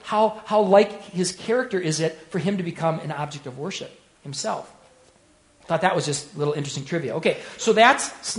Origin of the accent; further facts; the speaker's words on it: Hastings, Minnesota, United States; So I'm thinking, how cool is this? I grew up in Hastings, Minnesota. We don't get to see this stuff.